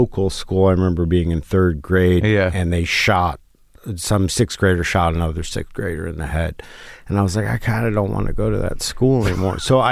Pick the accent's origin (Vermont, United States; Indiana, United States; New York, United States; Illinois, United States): New York, United States; Jamaica, Queens; We grew up in Jamaica, Queens in New York.